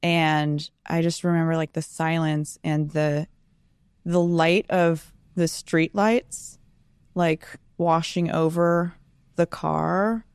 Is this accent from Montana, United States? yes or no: no; San Diego, California, United States; born there; I was born in San Diego at Sharp Memorial Hospital, only child, eternally an only child.